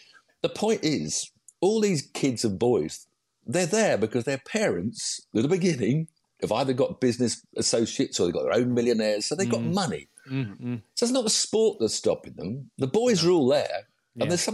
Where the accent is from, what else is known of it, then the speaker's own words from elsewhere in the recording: Weybridge, South East England, United Kingdom; We lived in a flat. I grew up in Weybridge, Surrey.